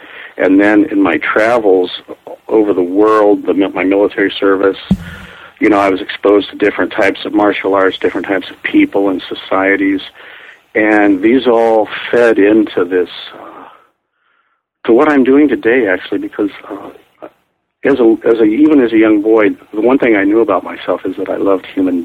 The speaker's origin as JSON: {"language": "English", "town": "Xenia", "region": "Ohio", "country": "United States", "tie": "born or raised there", "said": "I grew up in Xenia, Ohio, you know, in the middle of the country."}